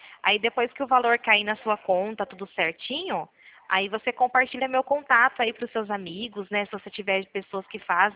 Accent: Nova Odessa, São Paulo, Brazil; Eu sou aqui do interior de Campinas, cidade de Nova Odessa. Você já ouviu falar?

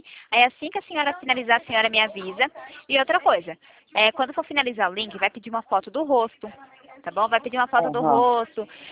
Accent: São Paulo, Brazil; Eu sou de São Paulo, daí aqui é mais chuva mesmo.

